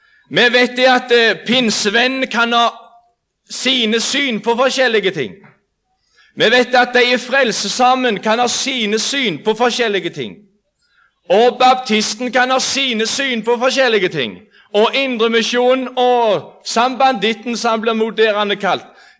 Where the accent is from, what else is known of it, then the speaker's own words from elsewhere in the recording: Jørpeland, Rogaland, Norway; Jeg er vokst opp hjemme, som du også sikkert er, men hjemme på Jørpeland.